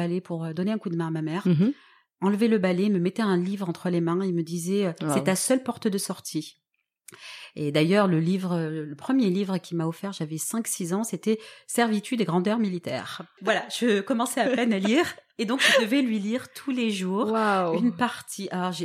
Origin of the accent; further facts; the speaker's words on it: Toulon, Provence-Alpes-Côte d'Azur, France; Alors, moi, je viens de Toulon, donc qui est une ville que tout le monde connaît près de Marseille. Je suis l'aînée de 7 enfants, donc de parents maghrébins. Mon papa est arrivé en France dans les années 60.